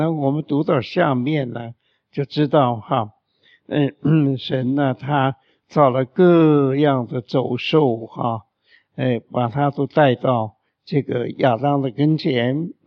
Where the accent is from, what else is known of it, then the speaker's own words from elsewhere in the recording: China; 我们中国人说男大当婿女大当嫁为什么人一定都要结婚